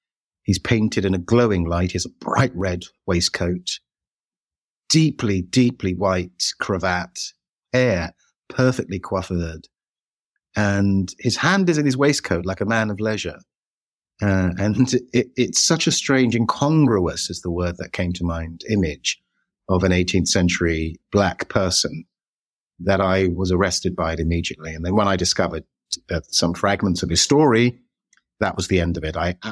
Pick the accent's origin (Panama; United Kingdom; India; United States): United Kingdom; And even though we're British, we related to that story in ways that were enlightening for us